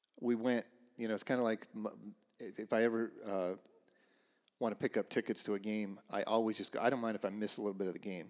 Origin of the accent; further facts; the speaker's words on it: Ames, Iowa, United States; me growing up in Ames